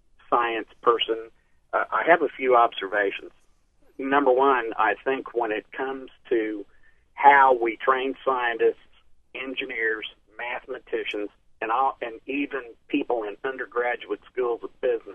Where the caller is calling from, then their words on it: Tulsa, Oklahoma, United States; I'm calling from Tulsa, Oklahoma.